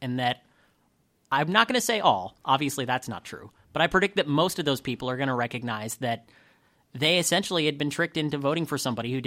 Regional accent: Reading, Pennsylvania, United States; I come from a family of Republicans. I come from Reading, which is a very, very Republican place.

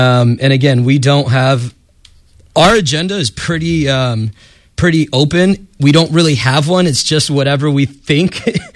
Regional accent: California, United States; I'm from the Bay.

